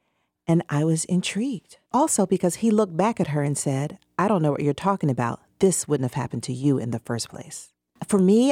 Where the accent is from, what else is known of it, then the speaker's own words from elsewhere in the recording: Atlanta, Georgia, United States; I grew up on the southwest side of Atlanta. I went to Benjamin Mays High School. I graduated from Spelman College. Like, I am completely an Atlanta person.